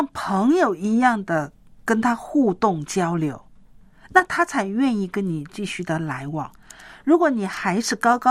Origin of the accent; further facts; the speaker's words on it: China; 我们中国人，我常常说我们中国人呢，孩子做得好的地方呢，觉得是理所当然的